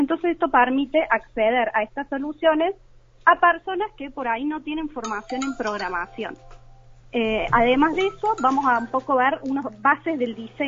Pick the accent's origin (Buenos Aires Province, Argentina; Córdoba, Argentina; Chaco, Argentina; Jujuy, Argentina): Córdoba, Argentina; como verán por mi tonada, tiene base en Córdoba